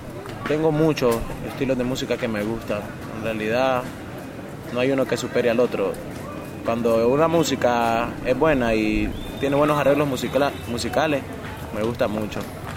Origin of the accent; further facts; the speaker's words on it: Matagalpa, Nicaragua; Bueno, soy de Matagalpa, Nicaragua. Vivo en el barrio de La Chispa.